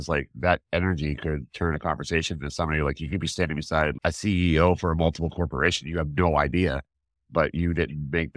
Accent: Pennsylvania, United States; growing up in Pennsylvania, I mean, Randy, you should know as well as I do that anything like made back home is comfort food

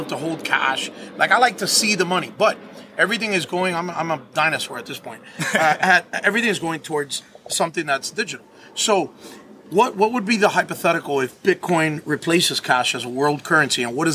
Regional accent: Miami, Florida, United States; I'm still thinking though, because I'm from Miami.

